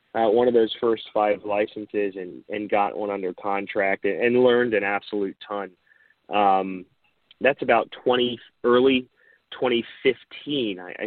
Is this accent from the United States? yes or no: yes; Florida, United States; Growing up in Central Florida and being a part of the community